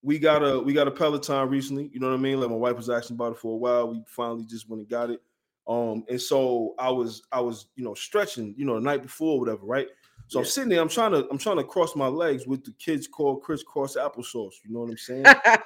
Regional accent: Detroit, Michigan, United States; I was born in Detroit. Pistons ain't got nothing to do with me, dog.

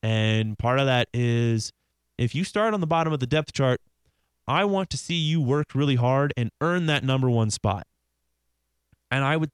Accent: Kansas City, United States; So I grew up under the influence of a lot of K-State fans growing up in Kansas City.

